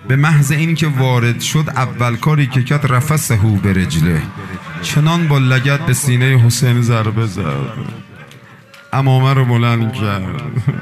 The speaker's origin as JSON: {"language": "Persian", "country": "Iran", "said": "ما ایرانی هستیم، برای همه دغدغه داریم"}